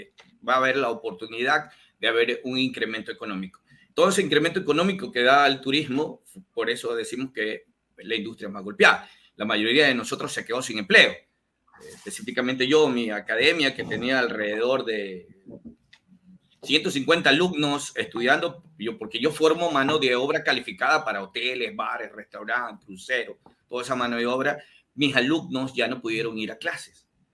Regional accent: Ecuador; yo me encuentro trabajando en un cantón de un balneario muy conocido aquí en mi país, que es General Villamil Playas

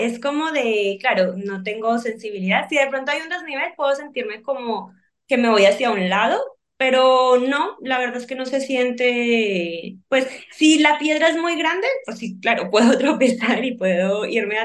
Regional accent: Colombia; now in Spain; soy colombiana, llevo 8 años viviendo en España

